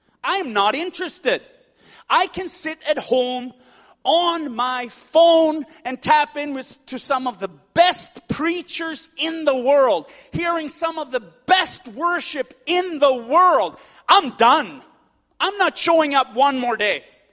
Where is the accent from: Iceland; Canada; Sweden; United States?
Sweden; And so I grew up in Sweden, so I learned how to drive on stick shift.